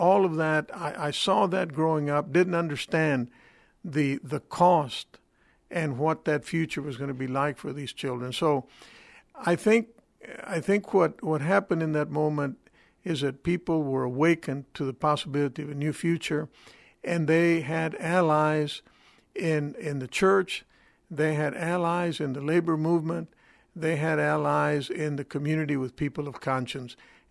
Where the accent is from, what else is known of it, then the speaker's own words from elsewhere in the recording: Seguin, Texas, United States; I was born and raised in Seguin, just down the street here from San Antonio. I picked cotton in East Bernard. I picked cotton in Seguin. I picked cotton in Corpus Christi. I chopped cotton in West Texas